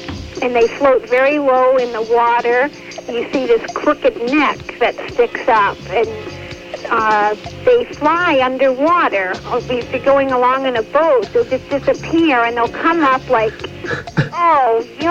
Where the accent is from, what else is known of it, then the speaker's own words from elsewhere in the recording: Chatham, New Jersey, United States; moved away as an adult; also born or lived in Connecticut / New Hampshire; I was born and raised in Chatham.